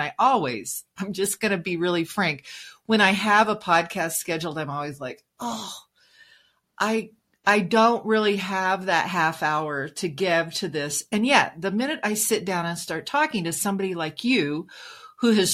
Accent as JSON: {"language": "English", "town": "Logan", "region": "New Mexico", "country": "United States", "tie": "born or raised there", "said": "You know, I grew up in a small town over near Tucumcari, and I grew up in Logan"}